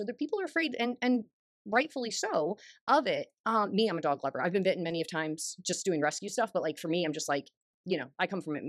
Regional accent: Colorado, United States; also born or lived in New York; So I grew up in Colorado. And my dad was a retired New York State trooper. And so when my dad, so I was actually born in New York, but raised in Colorado.

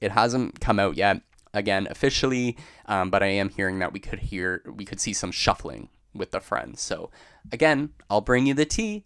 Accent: Toronto, Ontario, Canada; As a Canadian and someone from Toronto

